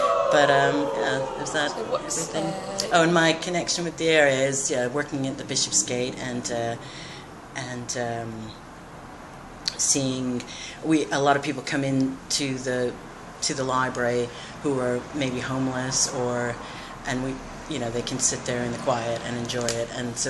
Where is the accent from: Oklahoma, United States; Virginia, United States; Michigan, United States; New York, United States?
New York, United States; I grew up in New York, and Woodstock happened upstate, and somehow she felt part of it.